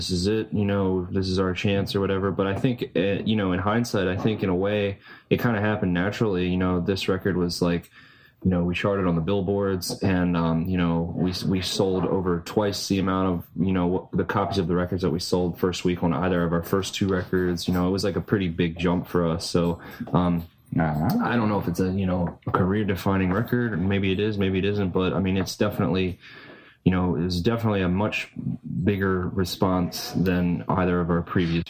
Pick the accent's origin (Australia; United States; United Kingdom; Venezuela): United States; Philadelphia, Pennsylvania; I'm from the Philadelphia area.